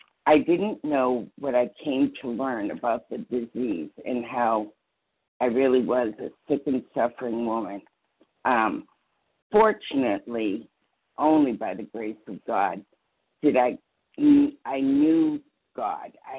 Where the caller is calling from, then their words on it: New Hampshire, United States; I'm calling from New Hampshire, Eastern Time.